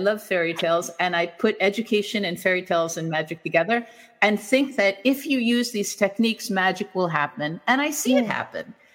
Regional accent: New York City, New York, United States; also born or lived in New Mexico; now in Spain; I'm from New York City. I became a teacher in New Mexico. In New Mexico, it was very important to speak Spanish. So I came to Spain, which thinking, oh, I'll just be here for a couple of months, learn Spanish and go back. And I'm here more than 20 years later.

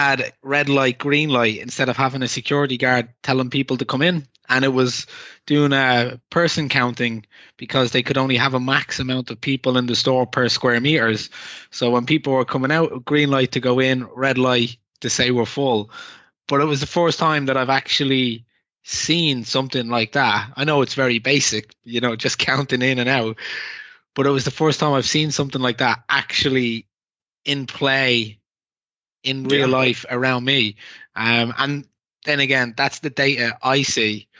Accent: Ireland; accent: Irish; sorry, my Irish accent kicking in there.

